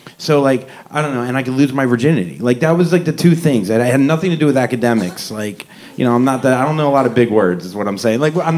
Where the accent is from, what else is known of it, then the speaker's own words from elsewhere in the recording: the South, United States; I'm Jewish, and I'm from the South, though. Where I was from, though, there was, like, no Jewish kids, you know?